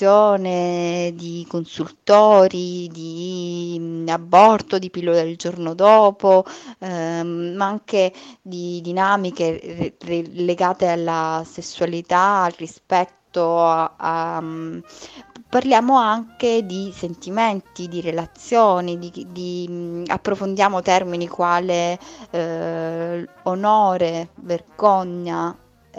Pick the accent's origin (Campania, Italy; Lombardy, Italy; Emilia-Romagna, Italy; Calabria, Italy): Calabria, Italy; now in Rome, Italy; Io vivo a Roma da diversi anni, sono calabrese, Calabria.